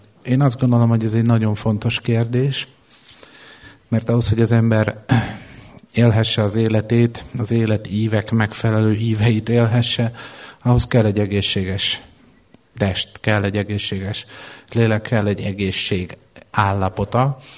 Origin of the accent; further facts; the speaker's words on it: Hajdúböszörmény, Hajdú-Bihar, Hungary; és Hajdúbeszörményben nőttem föl, ott jártam az iskoláimat.